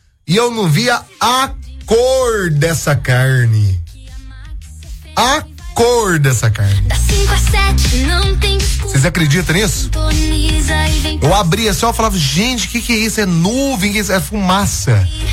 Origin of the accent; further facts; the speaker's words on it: Conceição das Pedras, Minas Gerais, Brazil; sou de Conceição das Pedras.